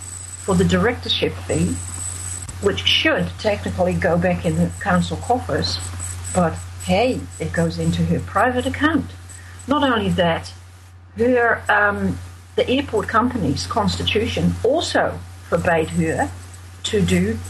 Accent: Netherlands; English is a second language; moved away; you'll have to excuse me because English is my second language. I came here in 1974 from the Netherlands.

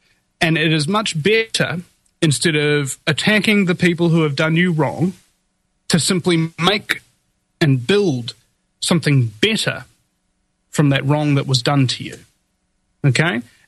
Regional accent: New Zealand; I'm a New Zealander and I'm on it

